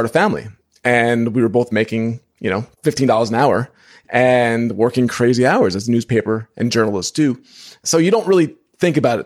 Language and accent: English; New York, United States; When I lived in New York, because I'm from New York, I used to do side work for him.